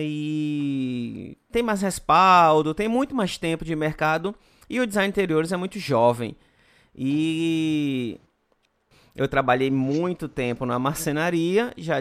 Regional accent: Recife, Pernambuco, Brazil; also born or lived in Espírito Santo; now in Fortaleza, Brazil; me mudei várias vezes, saí de Recife, vim para Fortaleza, fui para o Espírito Santo, depois voltei para Fortaleza, e foi aqui onde eu me formei

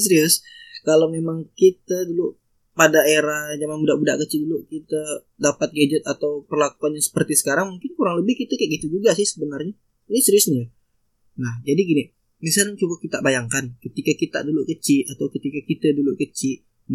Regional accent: Pontianak, West Kalimantan, Indonesia; aku pakai bahasa Pontianak karena aku mau cerita tentang keseharian aku dulu waktu kecil di Pontianak.

